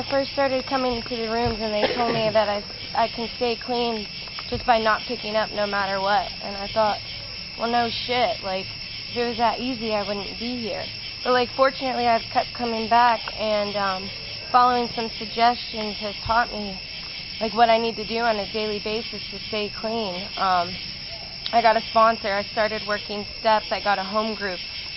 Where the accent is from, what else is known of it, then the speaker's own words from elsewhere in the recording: Cleveland, Ohio, United States; moved away as an adult; now in Pennsylvania, United States; You know, I'm from Cleveland. My support group is in the Warren-Youngstown area, and I'm just moved to Pennsylvania.